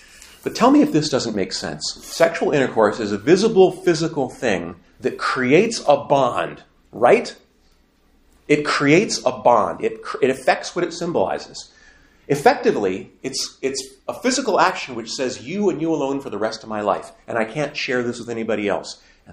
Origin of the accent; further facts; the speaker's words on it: Montana, United States; I grew up in Montana right next to an Indian reservation.